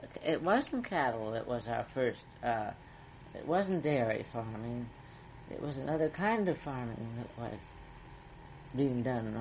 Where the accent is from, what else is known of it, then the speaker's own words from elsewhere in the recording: Ohio, United States; born there; now in Massachusetts, United States; I wasn't born here. I was born in Ohio. And so was my husband, but we adopted Massachusetts because we liked it.